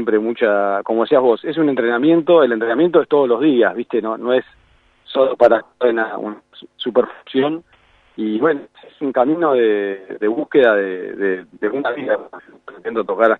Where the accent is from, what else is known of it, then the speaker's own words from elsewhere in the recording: Pinamar, Buenos Aires Province, Argentina; moved away; yo cuando me fui de Pinamar a estudiar a Buenos Aires música